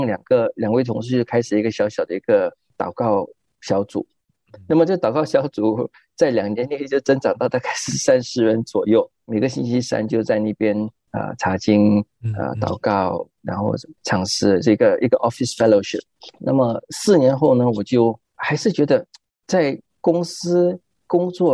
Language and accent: Chinese; Singapore; moved away as an adult; also born or lived in United States; 我是在新加坡出生长大，